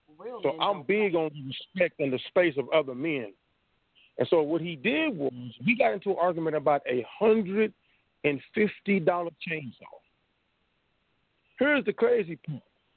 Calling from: Tulsa, Oklahoma, United States; I'm calling from Tulsa, Oklahoma, Black Wall Street.

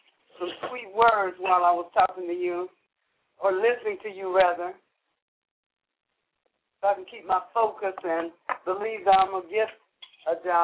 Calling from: Florida, United States; I'm calling from Florida.

